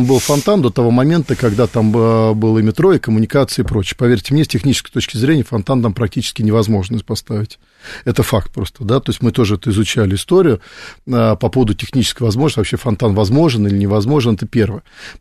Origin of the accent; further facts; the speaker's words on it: Moscow, Russia; как житель Москвы, коренной житель Москвы